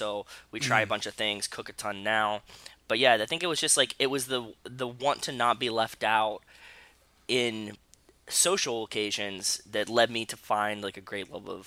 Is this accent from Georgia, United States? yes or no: no; Pittsburgh, Pennsylvania, United States; and like in Pittsburgh where I grew up, like we didn't have, like, at least I wasn't looking for like nice food places to eat at the time.